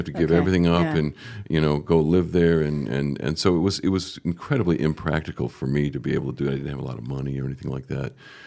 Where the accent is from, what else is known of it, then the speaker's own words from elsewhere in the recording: Kalamazoo, Michigan, United States; as I was growing up in Kalamazoo, Michigan, of course, learning the cello